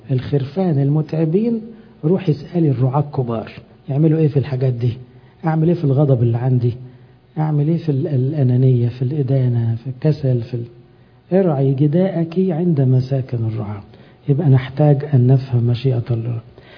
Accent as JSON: {"language": "Arabic", "country": "Egypt", "said": "افتكروا أمبرسانيوس لما راح الدير عندنا في مصر كان معلم أولاد الملوك"}